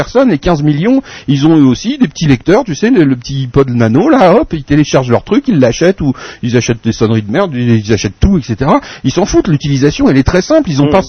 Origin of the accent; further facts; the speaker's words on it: France; je viens de France.